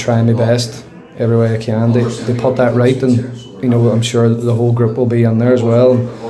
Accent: Derry, Northern Ireland, United Kingdom; Trust me, I'm from Derry. This hurts me probably more than anyone.

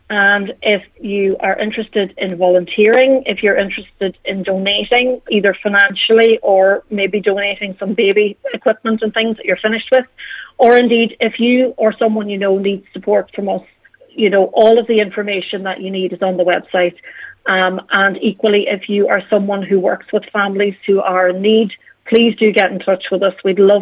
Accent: Castlefin, Ulster, Ireland; moved away as an adult; now in Dublin, Ireland; I grew up in Castlefin. I went to St. Columbus in Stranorlar, and then moved down to Dublin to go to university in UCD

